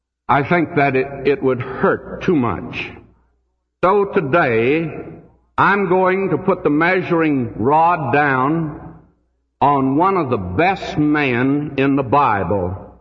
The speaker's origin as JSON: {"language": "English", "region": "the South", "country": "United States", "said": "I come from the South, and I have to say that concerning Robert E. Lee."}